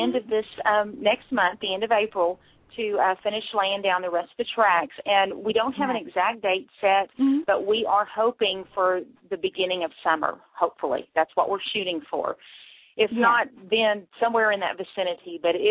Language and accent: English; Texas, United States; I'm a country girl. I'm from Texas. I live out in the country